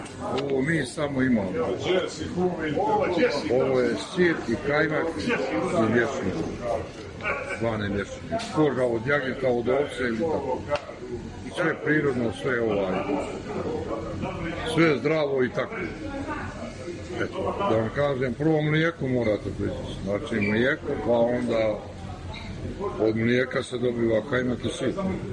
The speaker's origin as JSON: {"language": "Serbian", "town": "Gacko", "region": "Republika Srpska", "country": "Bosnia & Herzegovina", "tie": "born or raised there", "said": "Ja sam rodom tamo od Gacka, selo je do Izgori. 100 km je davde."}